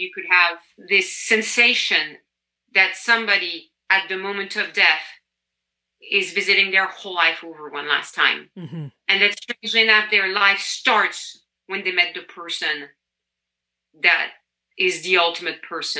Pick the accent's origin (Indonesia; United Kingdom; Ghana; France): France; accent: French; English is a second language; now in United States; And I would speak like this when I first arrived States and I had a very strong French accent, you know, and, oh, it's so cute. And I'm like, please, I am French.